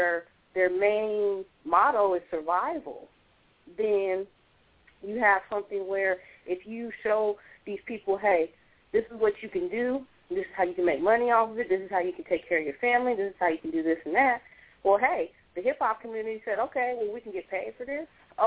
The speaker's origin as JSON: {"language": "English", "town": "Sacramento", "region": "California", "country": "United States", "lives_now": "Los Angeles, United States"}